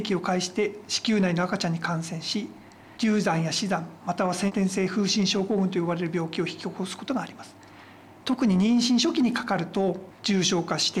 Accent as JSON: {"language": "Japanese", "town": "Morioka", "region": "Iwate", "country": "Japan", "tie": "born or raised there", "said": "出身は盛岡市ですね。"}